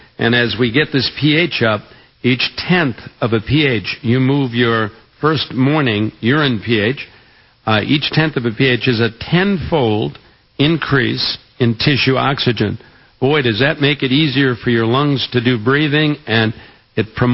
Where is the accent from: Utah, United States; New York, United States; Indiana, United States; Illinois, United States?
New York, United States; Valley Stream; when I grew up back there, I grew up in Valley Stream.